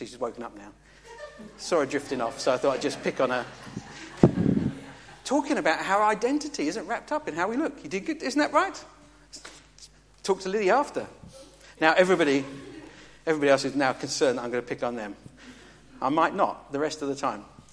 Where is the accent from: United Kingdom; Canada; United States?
United Kingdom; England; I'm an Englishman. and we speak proper.